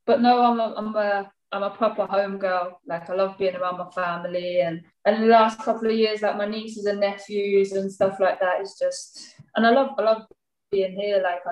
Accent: Slough, South East England, United Kingdom; Anyone asks me, I try and say I'm from Windsor, so you've done your research, so I can't tell you I'm from Windsor, because obviously Windsor's like a nice area, like, but no, yeah, Slough

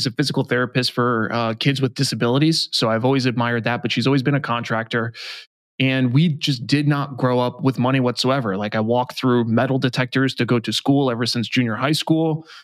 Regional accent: New York, United States; So I grew up in New York. So I had a single mom and alcoholic father.

